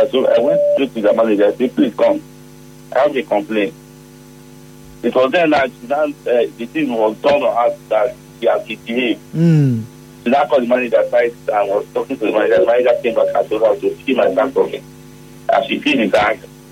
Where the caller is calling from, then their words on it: Port Harcourt, Rivers, Nigeria; I'm calling from Port Harcourt.